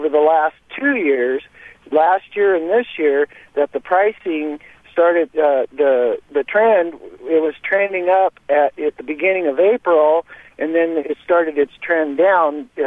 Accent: Iowa, United States; also born or lived in California; I'm from Iowa and one of the ethanol capitals of the world here, and also lived in California

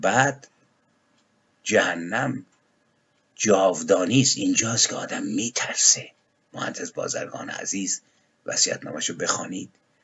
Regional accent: Iran; به عنوان یک ایرانی در مجلس ملی آینده

